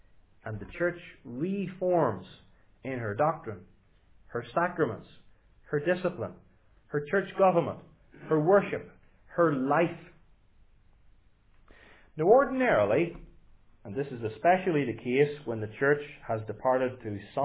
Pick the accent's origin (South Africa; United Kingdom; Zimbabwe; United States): United Kingdom; Northern Ireland; In Northern Ireland, my home country